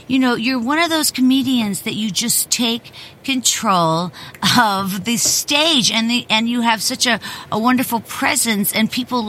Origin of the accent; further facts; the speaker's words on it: Pittsburgh, Pennsylvania, United States; And I grew up here in Pittsburgh, Pennsylvania.